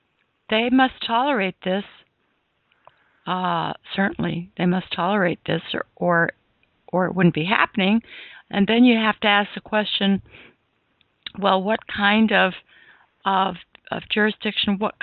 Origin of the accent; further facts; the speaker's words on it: California, United States; I grew up in California, and I really didn't know too much about this sort of thing.